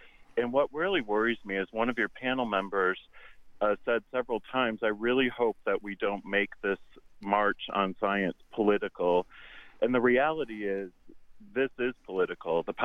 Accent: Indiana, United States; in my home state of Indiana, where we had the largest HIV outbreak since the 1980s.

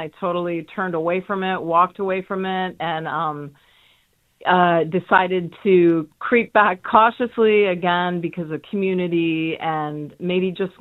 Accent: New York, United States; obviously growing up in the Catholic Church, I was hesitant. But, you know, I found, you know, and as a New Yorker, it's like, nah, I don't want to do that.

